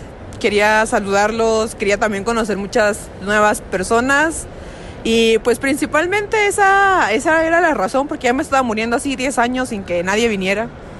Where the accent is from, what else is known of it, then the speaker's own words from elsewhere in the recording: Chihuahua, Mexico; Vengo de Chihuahua.